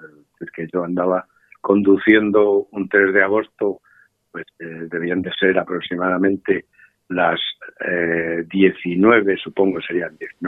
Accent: Aspe, Valencian Community, Spain; a mi hija de vez en cuando le tengo que recordar que el único de Aspe soy yo, porque ella dice mi pueblo. Digo, bueno, el pueblo es única y exclusivamente mío.

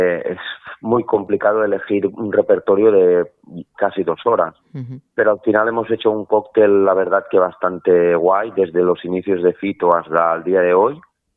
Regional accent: Llutxent, Valencian Community, Spain; Nosotros somos de aquí valencianos, bueno, casi alicantinos. Yo soy de Llutxent, un pueblo que está aquí al lado de Ontinyent, borde ya casi de Alicante, y la banda somos de aquí de alrededores, todos de Valencia

